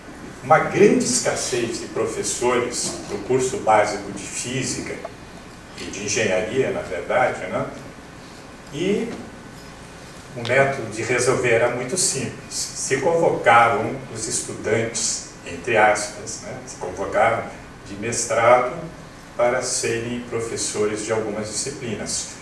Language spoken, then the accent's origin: Portuguese; Rio de Janeiro, Brazil; born there; eu tinha uma grande vontade de retornar ao Rio, que é a cidade onde eu nasci.